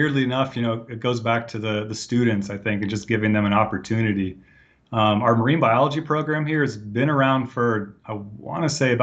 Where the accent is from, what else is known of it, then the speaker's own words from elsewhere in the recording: Phoenix, Arizona, United States; also born or lived in Houston; I was born in Houston, so pretty close to the ocean, you know, moved when I was about 6 months old, and somehow grew up in Phoenix wanting to be a marine biologist